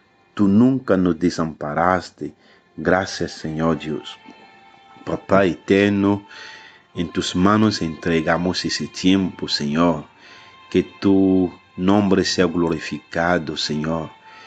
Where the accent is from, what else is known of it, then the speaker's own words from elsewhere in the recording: Benin; Spanish is a second language; yo soy de la República de Benín.